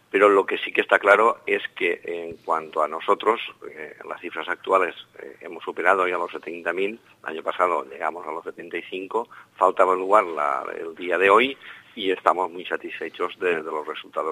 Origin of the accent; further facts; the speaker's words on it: Castellón, Valencian Community, Spain; Y ellos todos somos de Castellón.